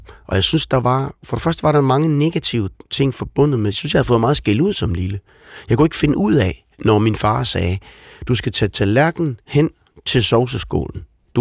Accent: Viborg, Central Denmark Region, Denmark; kommer fra Viborg. Og så troede alle, jeg var fra New York.

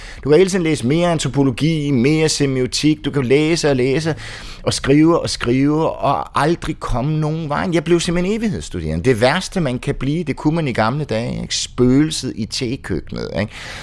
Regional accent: Frankfurt, Hesse, Germany; Danish is a second language; kom tilbage til Frankfurt, hvor jeg voksede op hos min mormor

